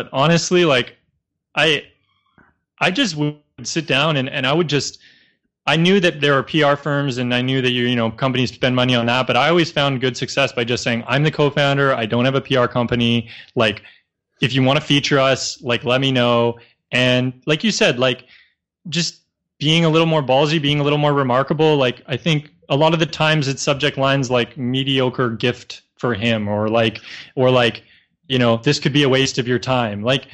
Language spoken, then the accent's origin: English; Canada; if I was to come to the States and start fulfilling packages as a Canadian with no visa